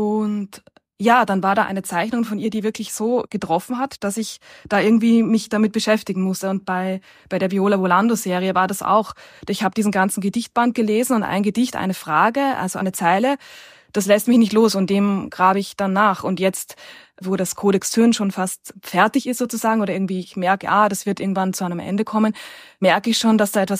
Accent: Vienna, Austria; born there; Ich bin in Wien geboren, wo ich auch lebe und arbeite.

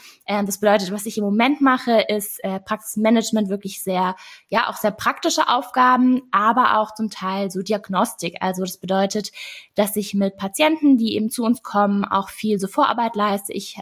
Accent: Wiesbaden, Hesse, Germany; Du hast mich auch schon vorgestellt. Ich komme aus Wiesbaden und bin dort seit April diesen Jahres eigentlich als Ordnungscoach auch tätig.

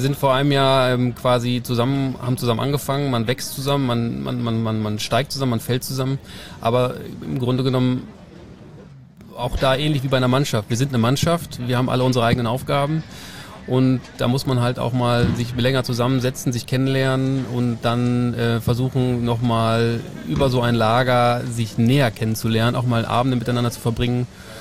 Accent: Sprockhövel, North Rhine-Westphalia, Germany; er kommt aus Velbert, ich komme aus Sprockhövel, beziehungsweise bin in Sprockhövel aufgewachsen.

